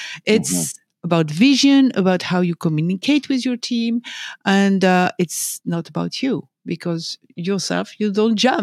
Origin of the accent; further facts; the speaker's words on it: France; English is a second language; Okay, so I was born and raised in France, as my accent can tell you. And I spent my first, I grew up in the middle of horses. And I grew up as a short jumper.